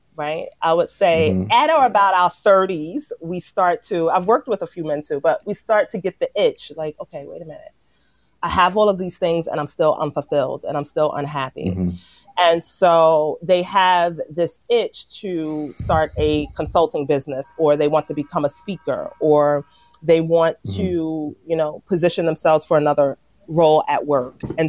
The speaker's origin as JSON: {"language": "English", "town": "Brooklyn", "region": "New York", "country": "United States", "tie": "born or raised there", "said": "So I always say Brooklyn, New York raised me."}